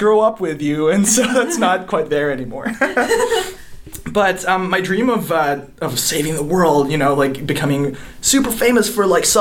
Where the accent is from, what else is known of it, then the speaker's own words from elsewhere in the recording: Philippines; born there; October 2nd, 1996, which was the day I was born. I was born in the Philippines.